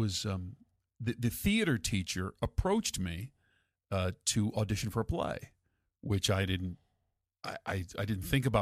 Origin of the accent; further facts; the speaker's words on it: Philadelphia, Pennsylvania, United States; also born or lived in Radnor; Philadelphia in the city for most of my life, and then just beginning of high school around then, whatever, moved out to the suburbs, out to Radnor, Villanova, near Villanova University out there.